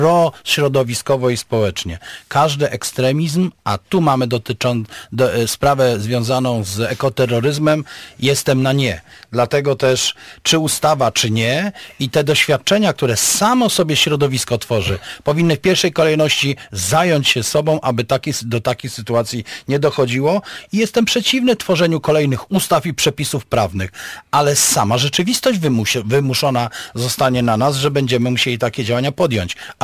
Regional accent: Pomeranian Voivodeship, Poland; Szanowni Państwo, jestem z Pomorza.

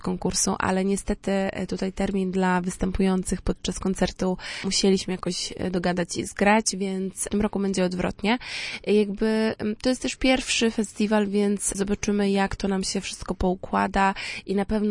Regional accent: Słupsk, Pomeranian Voivodeship, Poland; że pomimo, że jesteśmy ze Słupska, gdzieś tam mniejszej miejscowości, to można spełniać swoje marzenia

